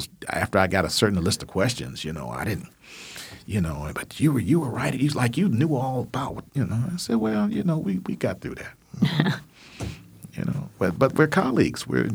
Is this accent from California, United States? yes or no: no; Ann Arbor, Michigan, United States; I'm being from Ann Arbor. I knew the town. I knew the city.